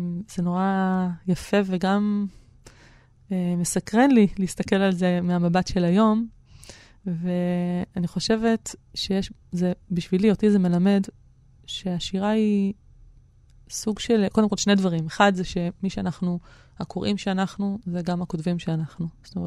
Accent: Jerusalem, Jerusalem District, Israel; born there; also born or lived in United States; אני ילידת ירושלים, 1978. עברתי עם הוריי, משפחתי יחסית, הרבה נדודים סביב עבודה של אבי, שצריכה ככה שהות בחול בארצות הברית, 4 שנים לא רצופות

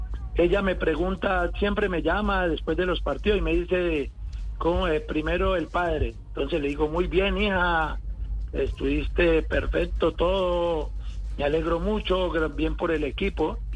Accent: Santander de Quilichao, Cauca, Colombia; ella sabe que somos de acá, de Santander, de Quilichao, que venimos de una familia humilde

